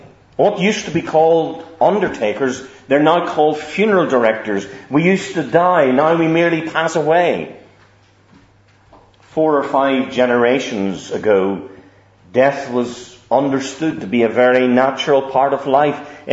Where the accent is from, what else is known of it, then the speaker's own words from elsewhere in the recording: Northern Ireland, United Kingdom; accent: Essex; moved away; It's 20 some odd years since I've actually lived there, and that's why my Essex accent is so strong. But in the country town where I lived